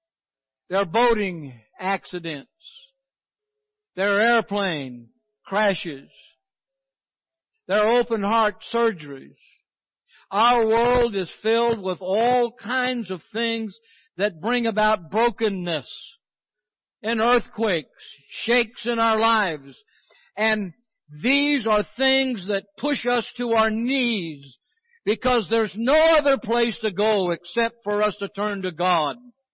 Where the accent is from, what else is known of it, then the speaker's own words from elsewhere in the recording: California, United States; now in Texas, United States; don't call me a Californian. I'm a Texan. I was raised with them. I got that blood in me, and I got here as quickly as I could. But I grew up in the land of earthquakes.